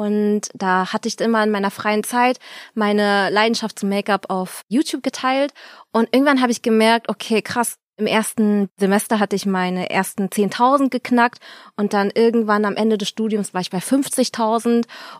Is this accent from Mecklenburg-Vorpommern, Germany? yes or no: no; Berlin, Germany; now in Cologne, Germany; ich bin gebürtige Berlinerin